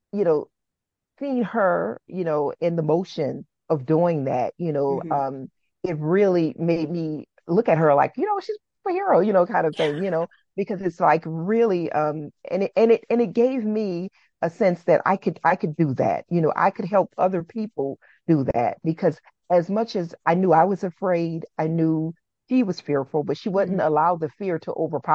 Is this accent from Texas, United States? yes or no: no; New Orleans, Louisiana, United States; I growing up in New Orleans, there wasn't a lot of you know, just shunning people for